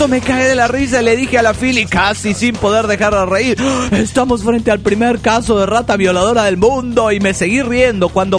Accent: Cochabamba, Bolivia; de Cochabamba, Bolivia.

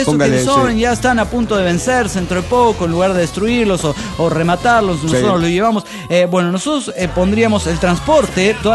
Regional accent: Rosario, Santa Fe, Argentina; de Rosario, Argentina.

